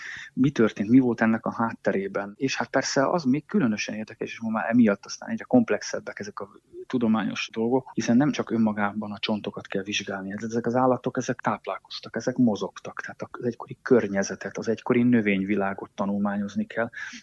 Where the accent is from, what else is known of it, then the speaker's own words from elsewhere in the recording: Ajka, Veszprém County, Hungary; én úgy egyébként ajkai vagyok, és Bakonyból származom, és hát ott rengeteg olyan hegy van, sziklafal van, vagy olyan bánya, ugye szénbányák, bauxitbányák akkoriban még azért működtek